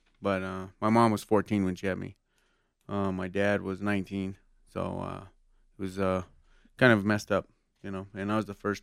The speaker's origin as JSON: {"language": "English", "town": "Albuquerque", "region": "New Mexico", "country": "United States", "tie": "born there", "said": "I was born in Albuquerque, New Mexico in 1980."}